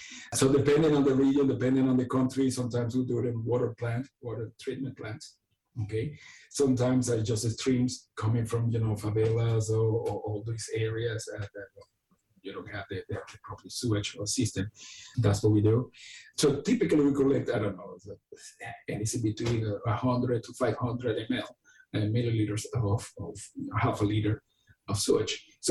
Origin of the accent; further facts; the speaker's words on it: Venezuela; I'm originally from Venezuela, so the situation in Venezuela is not good with COVID.